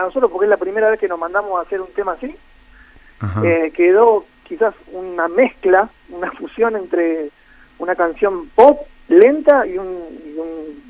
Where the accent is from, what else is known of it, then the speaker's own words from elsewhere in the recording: Córdoba, Argentina; now in Buenos Aires, Argentina; yo soy de Córdoba.